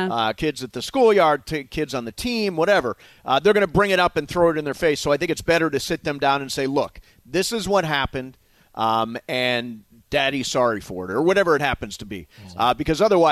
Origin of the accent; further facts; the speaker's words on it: Fresno, California, United States; I'm from Fresno. Born in Fresno. My dad worked in the car business. My mom was a substitute teacher, all different kinds of stuff at church.